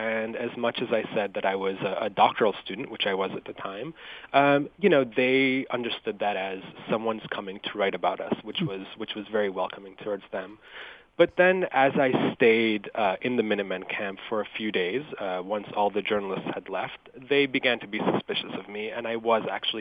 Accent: Israel; the fact that I am originally from Israel is something that I thought I would have to hide from them.

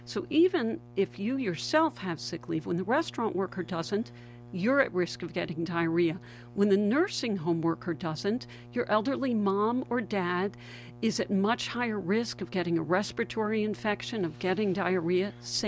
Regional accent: Canada; as you know, I'm down now from Canada.

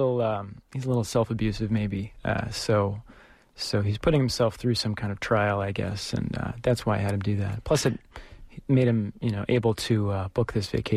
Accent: Milwaukee, Wisconsin, United States; I'm originally from the Midwest, Milwaukee, Wisconsin

